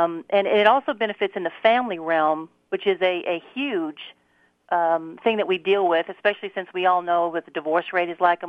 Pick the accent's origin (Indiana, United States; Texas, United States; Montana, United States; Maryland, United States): Texas, United States; I'm from Texas.